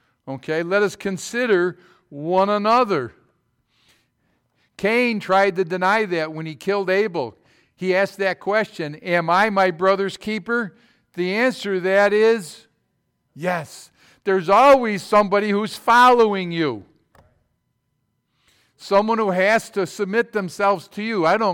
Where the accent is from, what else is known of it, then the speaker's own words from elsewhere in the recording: Sterling, New York, United States; I know I'm from Sterling and I graduated from Red Creek